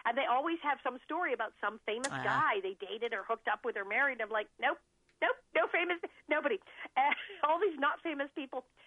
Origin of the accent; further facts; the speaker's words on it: Hollywood, California, United States; So I talk about, well, being a crazy ex-child star, growing up in Hollywood.